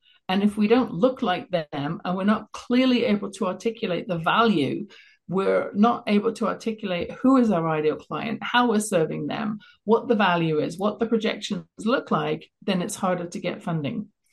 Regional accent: England, United Kingdom; moved away as an adult; now in Canada; That's how I came from England to Canada, working for a British sales company

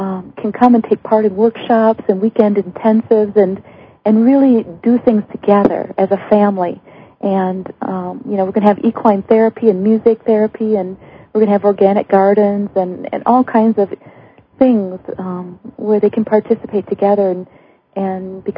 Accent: Wisconsin, United States; I grew up in Wisconsin. I'm a vegetarian now for 20 years, but I grew up, you know, in Wisconsin, the dairy state

